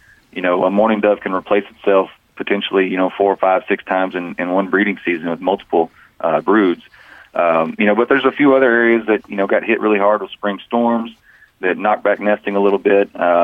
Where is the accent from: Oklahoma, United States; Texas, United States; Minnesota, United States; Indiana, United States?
Texas, United States; Longview; You know, I grew up around Longview, and I was up there back in March for my dad's birthday.